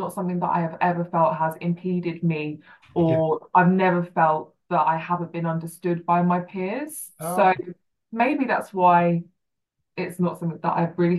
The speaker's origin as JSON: {"language": "English", "region": "South East England", "country": "United Kingdom", "lives_now": "London, United Kingdom", "said": "I live in Southeast London, but I'm originally from East Sussex by the coast."}